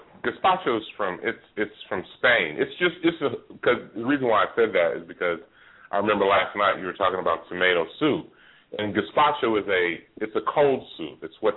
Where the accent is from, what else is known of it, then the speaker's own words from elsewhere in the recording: California, United States; I'm from California, born and bred.